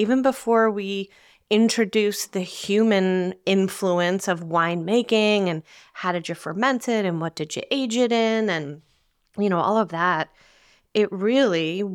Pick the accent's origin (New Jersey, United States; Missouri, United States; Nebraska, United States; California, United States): New Jersey, United States; Red Bank; born there; what if these grapes were literally picked the day that I was born in the Riverview Hospital in Red Bank, New Jersey?